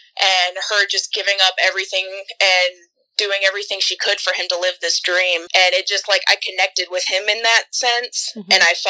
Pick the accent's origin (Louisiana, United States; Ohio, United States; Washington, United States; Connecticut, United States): Ohio, United States; also born or lived in South Carolina; I was born in South Carolina okay. and raised there until I was about 7, mm-hmm. and then moved to Ohio when my parents divorced